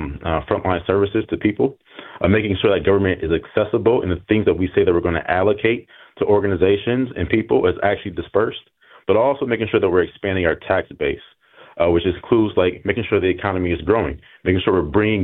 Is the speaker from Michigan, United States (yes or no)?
no; Buffalo, New York, United States; Now, I grew up in Buffalo's east side, so I know the challenges that many families face across the city